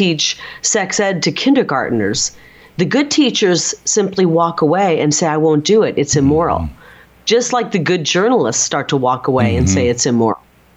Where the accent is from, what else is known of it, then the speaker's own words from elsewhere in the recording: Midwest, United States; And I'm from the Midwest.